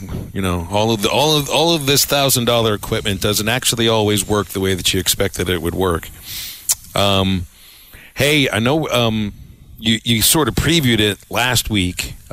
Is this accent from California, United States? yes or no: no; Pittsburgh, Pennsylvania, United States; When I think of fast food and sports, I think of the chili goal growing up in Pittsburgh.